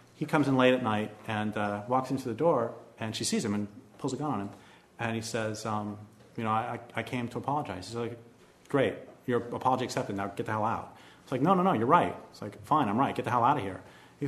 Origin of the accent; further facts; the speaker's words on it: United States; it wouldn't be their fault if they shoot me the first day there, because I'm an American.